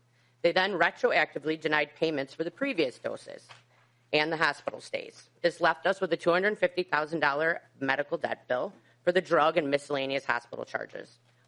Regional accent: Inver Grove Heights, Minnesota, United States; I am from Invergrove Heights, Minnesota. I live there with my husband, Dennis, and my two sons

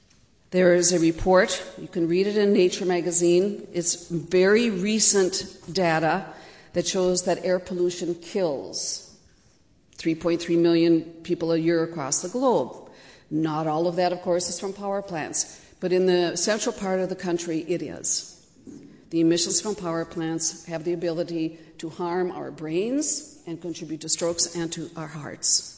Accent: St. Cloud, Minnesota, United States; I'm from St. Cloud.

